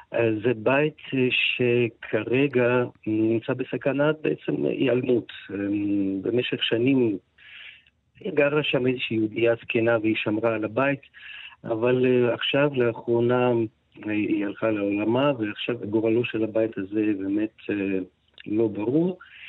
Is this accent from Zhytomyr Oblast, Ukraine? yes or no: yes; Zhytomyr, Zhytomyr Oblast, Ukraine; moved away as an adult; now in Israel; עליתי ב-1990 בדיוק, עליתי עד גיל 18, בעצם גדלתי בז'יטומיר, וכן, למדתי אוקראינית וספרות אוקראינית, גרתי בקרב חברים אוקראינים